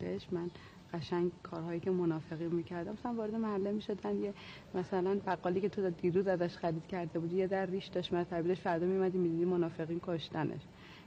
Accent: Tehran, Tehran Province, Iran; دو تا فرزند کودکیمون که توی تهران بودیم، ما تو اوج بمبارون و ترور منافقین و این جریانات بودیم، چون محله ما یه محله تقریبا مذهبی نشین بود،

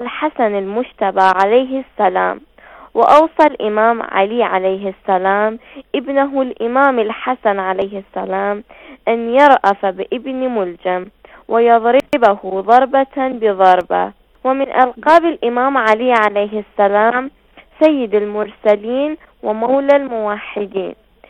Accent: Iraq; من العراق

